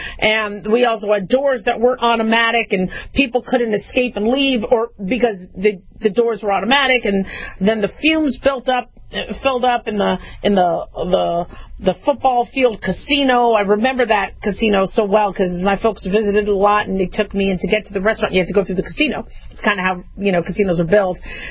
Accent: Las Vegas, Nevada, United States; also born or lived in Reno; growing up in Vegas and going to school in Reno, I can't stand breathing in other people's smoke.

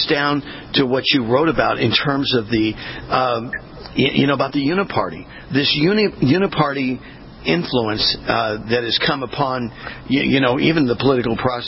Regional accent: California, United States; for me, being raised, born and raised in California

